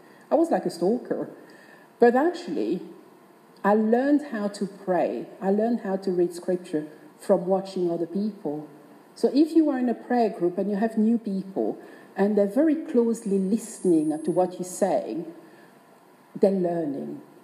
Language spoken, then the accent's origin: English; DR Congo; now in England; I was brought up and born in the Congo.